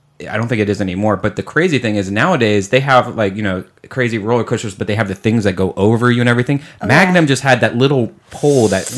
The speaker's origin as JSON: {"language": "English", "town": "Columbus", "region": "Ohio", "country": "United States", "tie": "born or raised there", "said": "Well, I grew up in Columbus, which was in the middle of Cedar Point and Kings Island."}